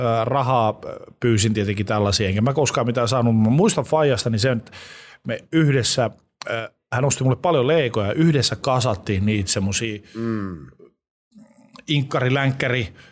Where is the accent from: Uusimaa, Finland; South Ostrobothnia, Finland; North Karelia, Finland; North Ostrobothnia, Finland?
North Ostrobothnia, Finland; Oulu; Että mulla on semmoisia välähdyksiä silloin, kun tosiaan lapsuudessani asuin Oulussa